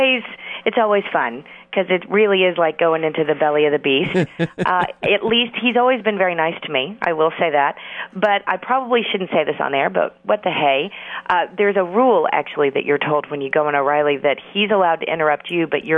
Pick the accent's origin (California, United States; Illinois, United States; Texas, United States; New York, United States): Texas, United States; Houston; I was born and raised in Houston, Texas, not a bastion of liberalism for sure, but I was raised by a single mom